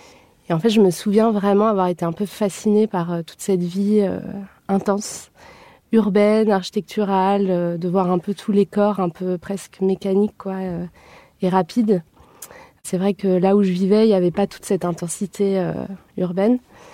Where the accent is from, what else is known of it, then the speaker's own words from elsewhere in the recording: Laval, Pays de la Loire, France; also born or lived in Dijon; moi, j'ai grandi à Laval, en Mayenne, qui est une ville de taille moyenne aux portes de la Bretagne. Vers l'âge de 14 ans, j'ai déménagé en Bourgogne, à Dijon, où j'ai fait mes années de lycée.